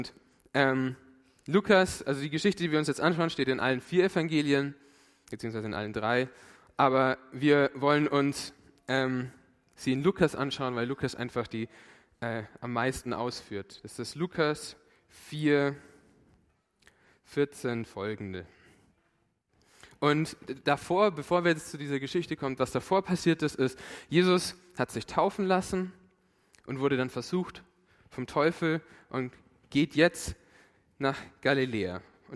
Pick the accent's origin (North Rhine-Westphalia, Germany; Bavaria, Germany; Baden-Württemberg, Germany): Bavaria, Germany; Forchheim; Ich bin 20 Jahre lang in der Emmaus-Gemeinde Forchheim, falls ich das so sage, gewesen. Bin hier aufgewachsen in Forchheim. Meine Eltern sind seit 2006 hier in der Gemeinde.